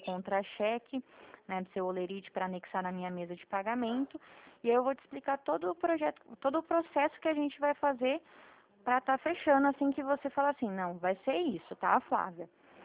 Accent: Dracena, São Paulo, Brazil; eu sou de Dracena, no interior do estado de São Paulo.

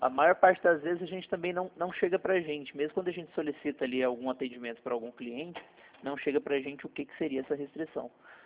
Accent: Goiânia, Goiás, Brazil; Nós somos aqui de Goiânia.

